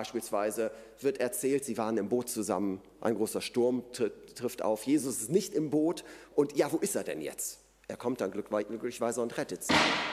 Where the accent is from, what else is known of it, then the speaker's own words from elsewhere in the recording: Korbach, Hesse, Germany; Mein Vater hatte den ganzen Tag irgendein Neubaugebiet in Korbach, wo ich herkomme, vermessen.